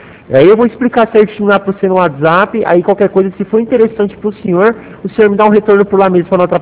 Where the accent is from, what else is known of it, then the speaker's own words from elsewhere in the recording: Presidente Prudente, São Paulo, Brazil; eu sou de Presidente Prudente.